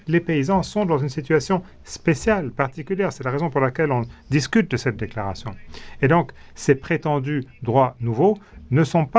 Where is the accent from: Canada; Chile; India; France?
India; Kerala; Moi, je viens d'une région côtière de l'Inde, de l'État du Kerala.